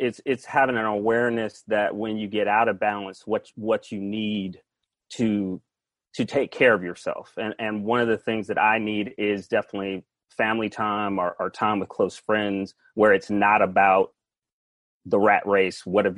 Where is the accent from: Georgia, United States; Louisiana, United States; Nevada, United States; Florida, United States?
Georgia, United States; Atlanta; now in California, United States; I am from Atlanta, Georgia. I'm a Southern gentleman that has come out to the wild, wild west.